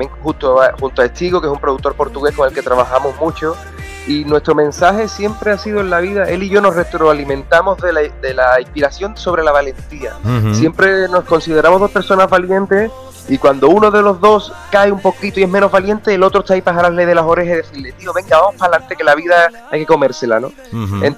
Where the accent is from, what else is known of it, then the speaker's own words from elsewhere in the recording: Cádiz, Andalusia, Spain; Pues mira, me pilla en mi tierra, en Cádiz me pilla, porque estoy aquí que venía a ver a la familia un fin de semana